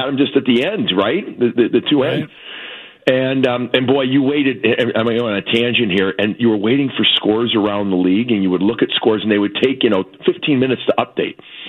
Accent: Chicago, Illinois, United States; I go back to growing up in Chicago, the old stadium.

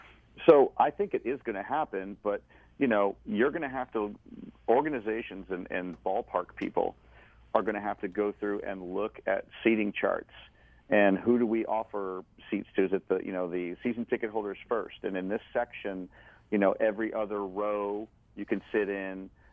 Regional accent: Chicago, Illinois, United States; because I grew up in the Chicago area

